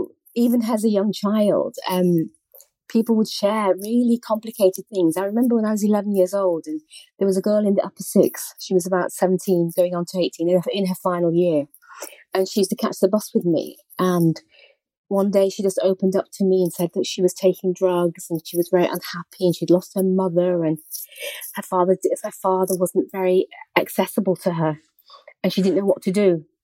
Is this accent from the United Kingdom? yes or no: yes; Manchester, North West England, United Kingdom; now in London, United Kingdom; I grew up in Manchester and I moved to London in my 20s.